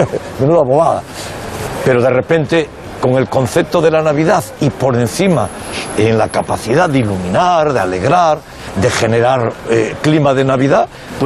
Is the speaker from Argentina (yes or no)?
no; Spain; accent: Spanish; Tengo un acento español muy fuerte porque llevo muchos años.